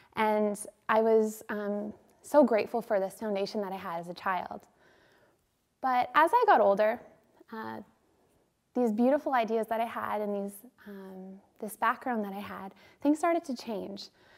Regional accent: Thunder Bay, Ontario, Canada; So I grew up here in Thunder Bay.

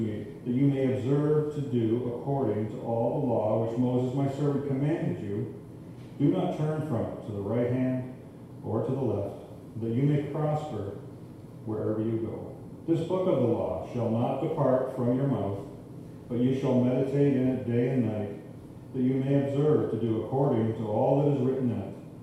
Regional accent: Kitchener, Ontario, Canada; We're from Kitchener, just about an hour outside of Toronto in southern Ontario.

